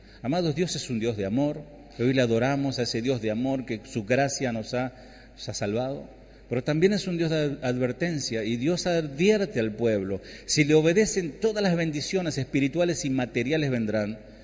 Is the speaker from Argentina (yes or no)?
yes; Berazategui, Buenos Aires Province, Argentina; Yo me crié en Berazategui.